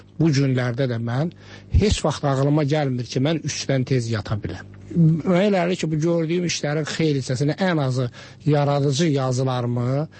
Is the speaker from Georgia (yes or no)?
yes; Kosalı, Kvemo Kartli, Georgia; Bəli, Gürcüstanda, mən anadan olmuşam, Tiflis yaxınlığında bir Kosalı kəndi deyilir. Bu, Azərbaycanın 5 kilometr aralıdır, Sadıqlı, Azərbaycanın Sadıqlı kəndindən.